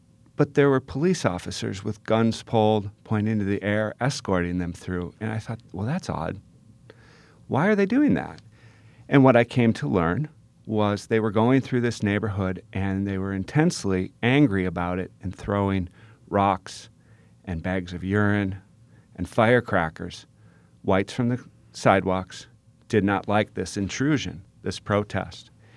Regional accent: Minnesota, United States; I grew up in Minnesota. I had never seen those photographs before.

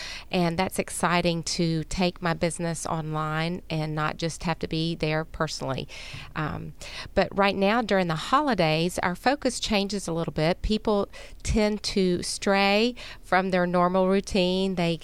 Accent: Shreveport, Louisiana, United States; I'm from Shreveport, Louisiana, and I'm a personal trainer, group exercise specialist, and health coach.

